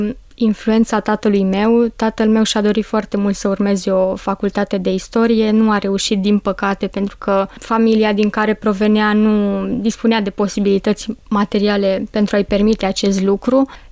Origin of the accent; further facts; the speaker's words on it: Zărnești, Brașov County, Romania; M-am născut la Zărnești, un orășel situat la poalele munților Piatra Craiului din județul Brașov. M-am născut la 30 iunie 2000. Studiile gimnaziale le-am urmat în orașul natal